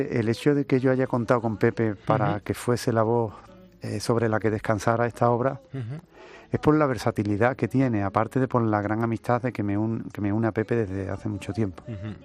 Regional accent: Huelva, Andalusia, Spain; now in Seville, Spain; Lo que tiene de realidad es que yo soy de Huelva, aunque vivo en Sevilla. Soy de Huelva y es una ciudad marinera

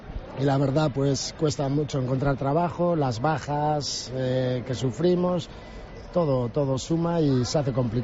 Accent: Vigo, Galicia, Spain; Hola, sí, somos de Vigo.

